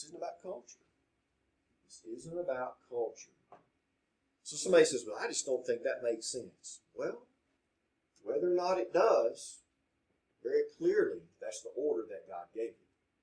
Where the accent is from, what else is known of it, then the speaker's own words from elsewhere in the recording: Texas, United States; Okay, I'm from East Texas, y'all. All y'all.